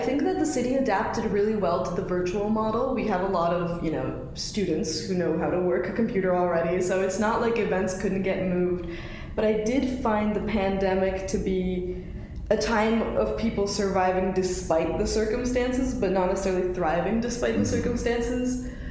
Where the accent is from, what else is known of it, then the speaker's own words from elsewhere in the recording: Kitchener, Ontario, Canada; I was born in Canada, but in Kitchener. So, Ontario, my family, my mom and my big sister were naturalized Canadian citizens, and I was born here. So I'm second gen, I guess that makes me.